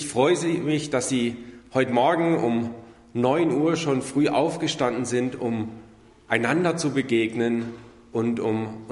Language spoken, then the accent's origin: German; Aach, Germany; Ich komme aus Aach, bin beruflich als Wirtschaftsprüfer tätig und eben sonntags als Predikant.